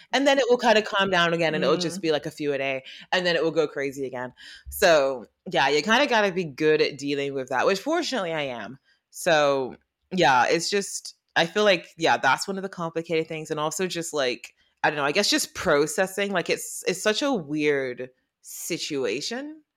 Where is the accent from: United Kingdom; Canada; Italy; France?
United Kingdom; England; accent: English; And I feel like in a parallel universe, I am a New Yorker with an English accent.